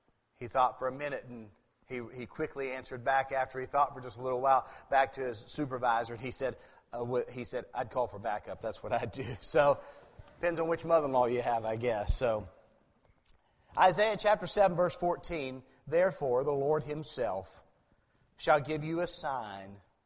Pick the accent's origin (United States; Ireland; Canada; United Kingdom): United States; West Virginia; I grew up in West Virginia, and we were going to church before I was born